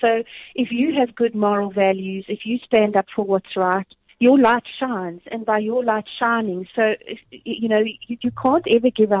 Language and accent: English; South Africa; Myself, I'm proudly South African, but I'm also proudly Swedish.